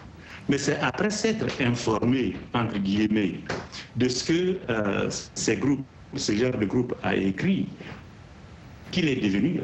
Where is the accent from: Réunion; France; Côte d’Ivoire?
Côte d’Ivoire; Je viens de la Côte d'Ivoire.